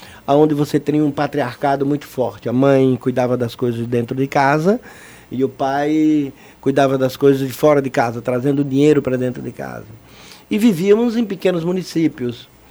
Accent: Paulo Jacinto, Alagoas, Brazil; Como eu sou do interior de As Alagoas, dois interiores, infelizmente, um eu não lembro muito, mas eu sei que ele está dentro de mim. Chama-se Paulo Jacinto

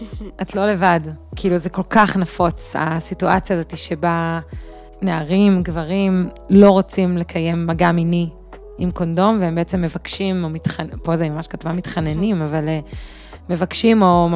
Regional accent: Alonim, Northern District, Israel; אני מקיבוץ אלונים

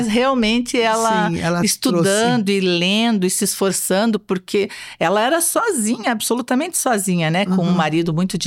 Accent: Curitiba, Paraná, Brazil; born there; Eu sou nascida em Curitiba, mas a minha mãe é do norte do Paraná, de Joaquim Távora. E o meu pai é de uma cidadezinha chamada Porto Amazonas.

